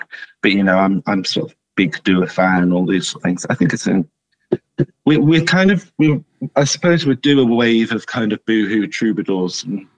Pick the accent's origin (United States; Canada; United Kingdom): United Kingdom; Ipswich, East of England; I did one in my hometown, which was my first sort of thing, and which was really lovely.